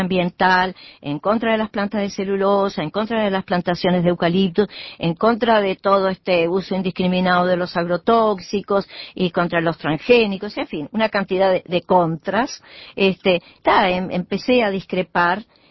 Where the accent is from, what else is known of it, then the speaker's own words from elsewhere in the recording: Fray Bentos, Río Negro, Uruguay; also born or lived in Dolores; Yo no soy nacida en Dolores, departamento de Soriano, pero fui a Fray Bentos a la edad de 7 años. Así que hace unos cuantos que estoy en Fray Bentos, entonces en Fray Bentos hice toda mi enseñanza, me casé